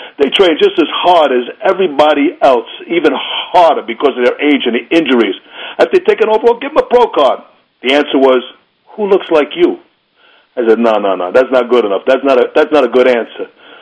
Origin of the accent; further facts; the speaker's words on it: Bronx, New York, United States; I grew up in the Bronx in Morris Park.